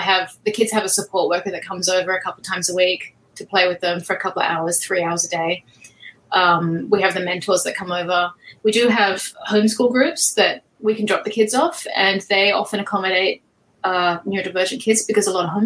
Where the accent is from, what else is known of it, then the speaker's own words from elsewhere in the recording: Australia; So I am an Australian contemporary painter.